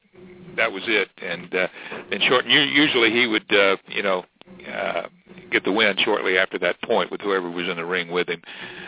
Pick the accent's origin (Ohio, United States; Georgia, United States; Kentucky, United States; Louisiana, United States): Georgia, United States; East Point; I'm from East Point. I'm a Georgia boy and went to Headland High School locally